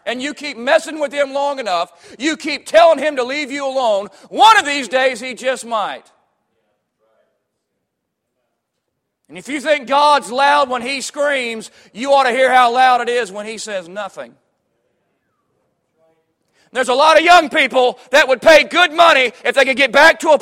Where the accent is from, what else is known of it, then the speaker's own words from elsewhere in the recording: Florida, United States; I grew up in Florida, and we don't have ice there.